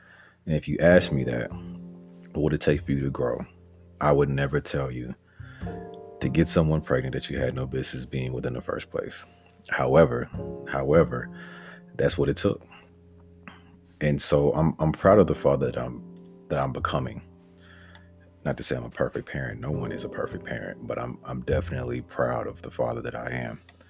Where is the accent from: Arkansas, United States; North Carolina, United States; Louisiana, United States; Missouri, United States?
Arkansas, United States; All right, so I'm from Arkansas, so I've never even seen enough snow to ski on.